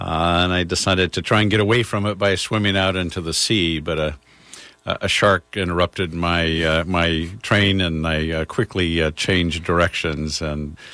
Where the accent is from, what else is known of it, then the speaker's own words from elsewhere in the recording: California, United States; Unbeknownst to the naive world I grew up in California, the war was expanding in Vietnam